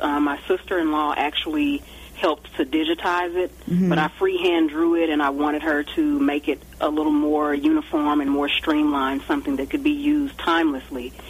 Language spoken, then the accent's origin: English; Longview, Texas, United States; I'm actually working on a bespoke fragrance for a nonprofit in my hometown of Longview, Texas